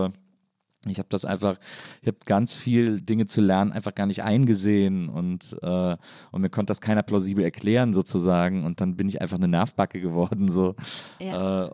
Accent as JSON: {"language": "German", "region": "North Rhine-Westphalia", "country": "Germany", "said": "also ich komme aus der Nähe von Köln"}